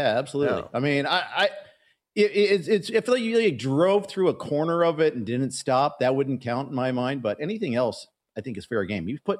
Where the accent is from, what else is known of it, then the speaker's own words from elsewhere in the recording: Indianapolis, Indiana, United States; also born or lived in Kansas / Chicago; So I grew up in the Midwest. So we just, it intersects with a lot too. I grew up in Indianapolis, lived in Kansas. Lived in Chicago.